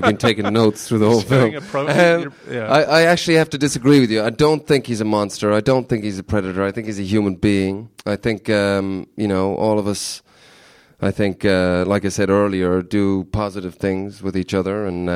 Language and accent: English; Ireland; sort of people always think I'm Canadian, but I'm actually Irish in disguise.